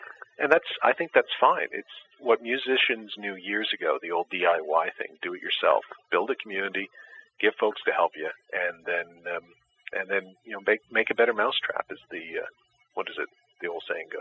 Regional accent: Canada; as a Canadian

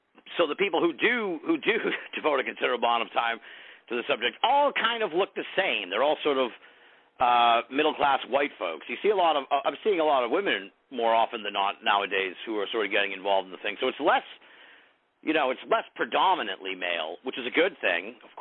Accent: United States; But to me, I guess just from my perspective as an American, it's just so bizarre.

